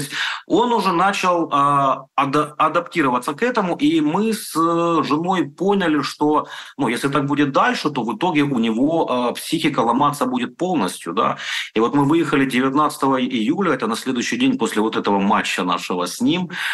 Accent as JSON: {"language": "Russian", "region": "Donetsk Oblast", "country": "Ukraine", "said": "потому что я дончанин, я житель Донецкой области"}